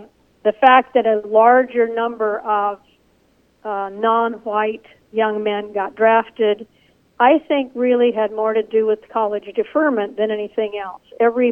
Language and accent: English; California, United States; I mean, I came from California. I was in particular communities that were very highly integrated.